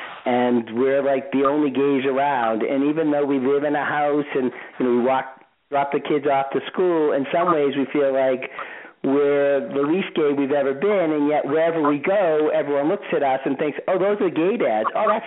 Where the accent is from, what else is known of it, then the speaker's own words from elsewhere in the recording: Boston, Massachusetts, United States; accent: Boston; moved away; Yeah, I've been out of Boston for a very long time, but clearly the accent does not leave me. I'm from Boston.